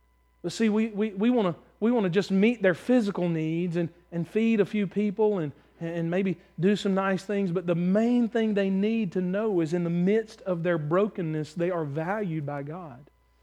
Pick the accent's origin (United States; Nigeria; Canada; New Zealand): United States; Mississippi; born there; I was born in South Mississippi. I'm more Southern than you are.